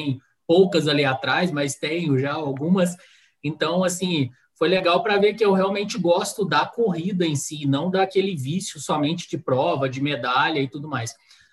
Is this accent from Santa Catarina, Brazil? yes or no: no; Machado, Minas Gerais, Brazil; Nosso sítio fica na região de Machado, que é vizinha, que é de onde eu sou natural, fica a uns 60 quilômetros daqui